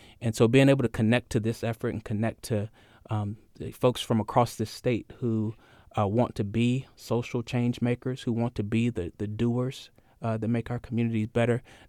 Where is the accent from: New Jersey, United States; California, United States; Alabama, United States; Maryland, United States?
Alabama, United States; Alabaster; that I had the chance to learn from as a young person growing up in Alabaster, Alabama.